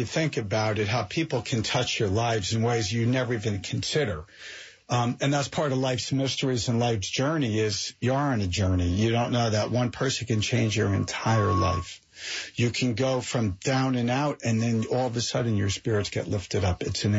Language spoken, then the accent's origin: English; Springfield, New Jersey, United States; when I grew up in Springfield, New Jersey, right here in Union County, they sponsored a little league team I was on.